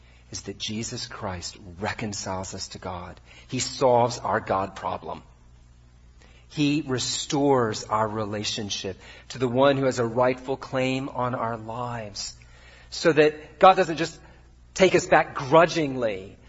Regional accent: United States; now in United Kingdom; and to do that by the character of my life as an American living among Brits.

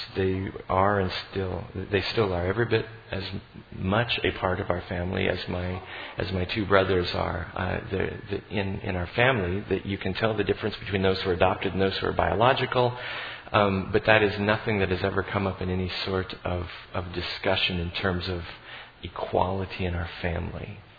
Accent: Vail, Oregon, United States; also born or lived in Myrtle Point; We grew up in Vail, Oregon, and then in Myrtle Point, Oregon, down the south coast, very small towns.

